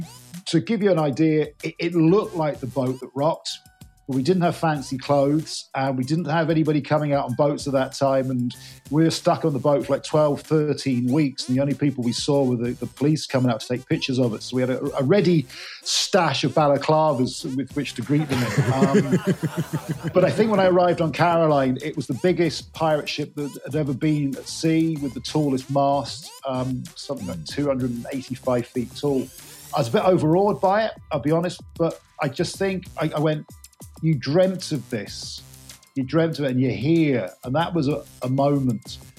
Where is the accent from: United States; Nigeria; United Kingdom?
United Kingdom; England; But to be honest, England still has the most ignorant, and I say it as an English person, opinion of Ireland.